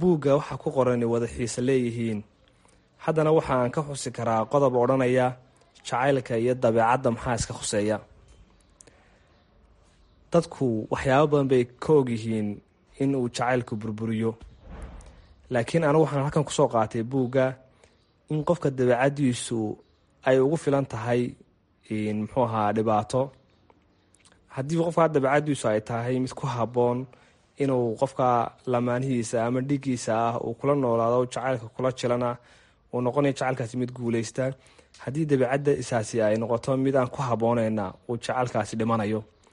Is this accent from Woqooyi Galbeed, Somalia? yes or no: yes; Hargeisa, Woqooyi Galbeed, Somalia; Waxa aan ku dhashay oo ku barbaaray magaalada Hargeysa